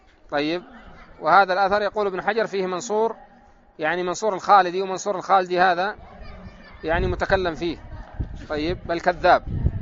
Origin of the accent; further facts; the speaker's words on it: Yemen; قال ابن الصلاح: وربما عندنا في اليمن بعض الأسماء من هذا. طيب، فعندنا هنا في دماج بعض الإخوة